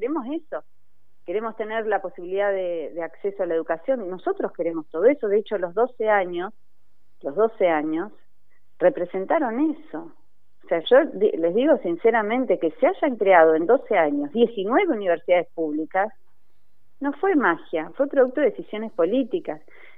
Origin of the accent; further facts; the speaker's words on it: Argentina; Acá no hay enemigos, somos todos argentinos